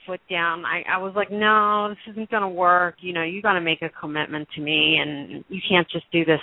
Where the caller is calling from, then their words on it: Florida, United States; Ladies. From Florida.